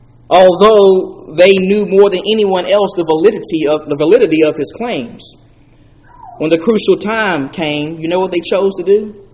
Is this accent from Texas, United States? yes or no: yes; Texas, United States; accent: Texan; You can tell I'm from Texas. That can happen sometimes when you're from deep south.